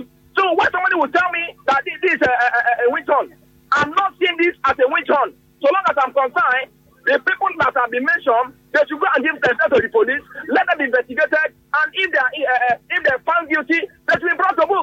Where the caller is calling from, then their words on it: Port Harcourt, Rivers, Nigeria; I'm calling you from Port Harcourt.